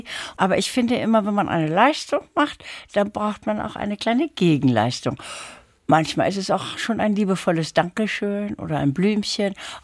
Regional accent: Lübeck, Schleswig-Holstein, Germany; Ich bin in Lübeck aufgewachsen. Da waren meine Eltern nach dem Zweiten Weltkrieg gelandet.

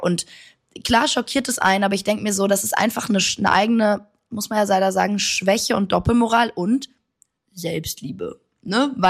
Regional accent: Italy; born or raised there

